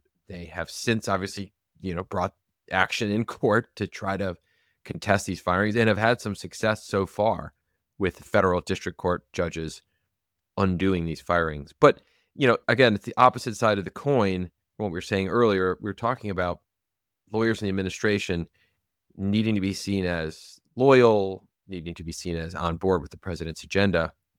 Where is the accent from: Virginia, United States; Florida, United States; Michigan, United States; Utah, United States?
Michigan, United States; average folks out in the Midwest, my home state of Michigan, wherever